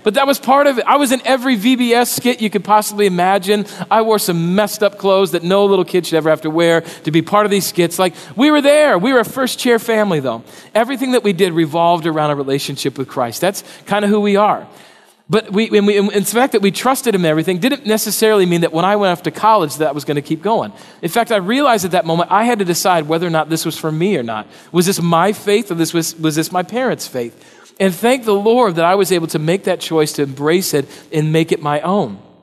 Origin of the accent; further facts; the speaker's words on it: Rapid City, South Dakota, United States; Now, I grew up in Rapid City, South Dakota. Now, if you've ever heard of that place, God bless you. But if you know where Mount Rushmore is, that's where Rapid City is. That's where I'm from.